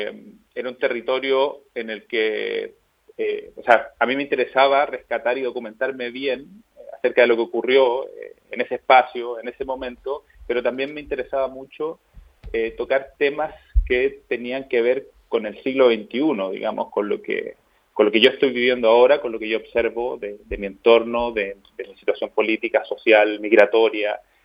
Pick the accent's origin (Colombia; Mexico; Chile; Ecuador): Chile; Es verdad que yo soy chileno